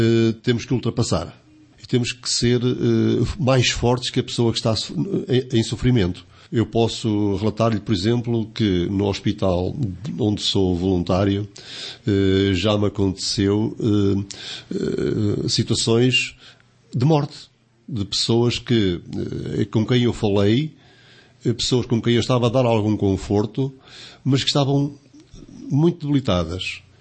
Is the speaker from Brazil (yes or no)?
no; Estarreja, Aveiro, Portugal; O serviço de voluntariado, nos bombeiros voluntários de Estarreja, de onde sou natural.